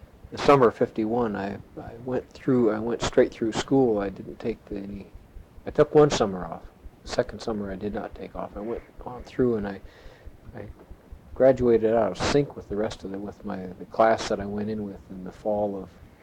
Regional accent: Cordova, Alaska, United States; also born or lived in Kodiak; I was born in Cordova, Alaska, January the 13th, 1926. I was raised and went through the public school system in Cordova until 1940. At which time the family moved to Kodiak

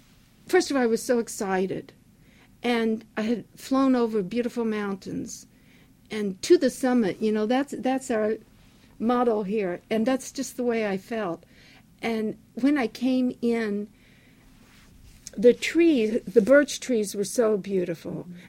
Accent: Fair Grove, Missouri, United States; I started in my hometown of Fairgrove, Missouri, preschool story hour, and was the teacher for that.

